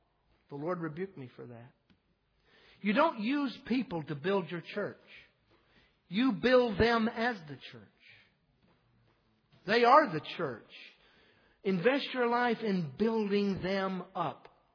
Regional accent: South Carolina, United States; I grew up in South Carolina and I never once saw my parents ever go to church one time in my life.

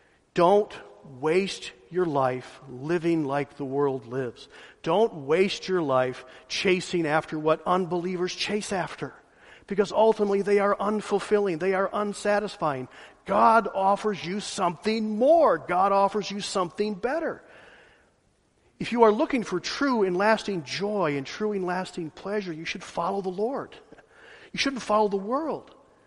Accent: Ohio, United States; now in Georgia, United States; Roy mentioned that I'm coming from Ohio down to Georgia, and the climate's different. and the society is different.

